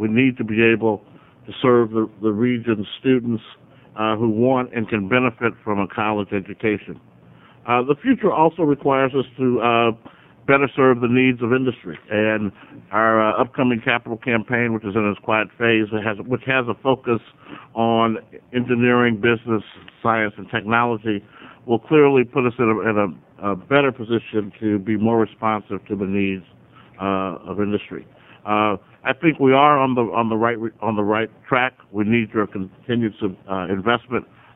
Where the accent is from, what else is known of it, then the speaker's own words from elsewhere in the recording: Richmond, California, United States; my hometown, Richmond, California, is actually one of the leading contributors of weeds to the Columbia River. So on behalf of Richmond, I apologize to all of you.